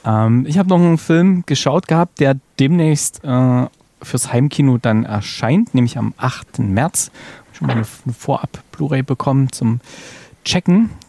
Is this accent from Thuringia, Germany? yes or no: yes; Thuringia, Germany; ich bin Thüringer